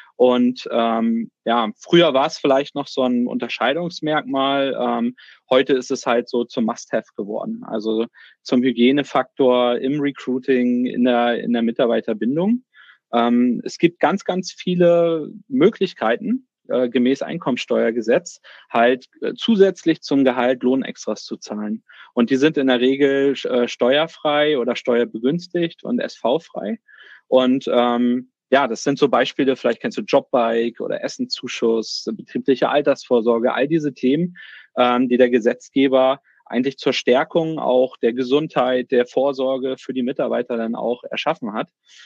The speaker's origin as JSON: {"language": "German", "town": "Neubrandenburg", "region": "Mecklenburg-Vorpommern", "country": "Germany", "tie": "born there", "also_born_or_lived": "Berlin", "said": "Gründer und Geschäftsführer von Pextra. Gebürtig aus Mecklenburg-Vorpommern, Neubrandenburg, um genauer zu sein, also kein gebürtiger Rostocker. Ich habe so einen kleinen Schlenkerle von 10 Jahren nach Berlin gemacht, also fürs Studium damals hingezogen"}